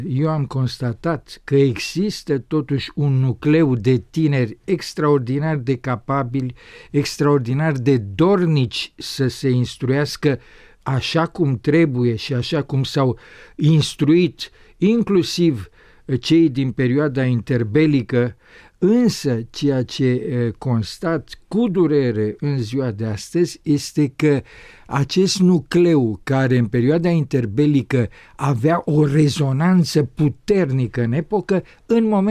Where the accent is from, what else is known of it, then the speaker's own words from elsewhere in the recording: Bucharest, Romania; born there; M-am născut în București în 1946